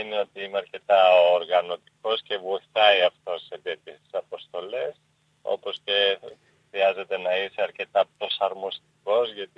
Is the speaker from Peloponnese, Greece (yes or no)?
yes; Peloponnese, Greece; Κατάγομαι από Αρκαδία, είναι και οι δύο γονείς μου, αγαπημένα μέρη.